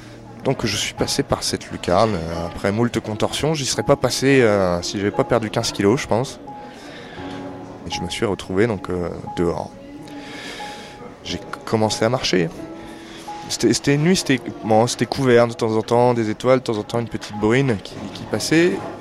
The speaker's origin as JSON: {"language": "French", "country": "France", "said": "je suis français"}